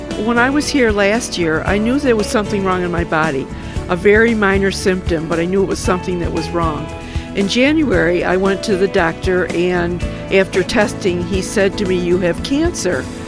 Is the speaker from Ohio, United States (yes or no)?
no; Rochester, New York, United States; I'm from Rochester, New York.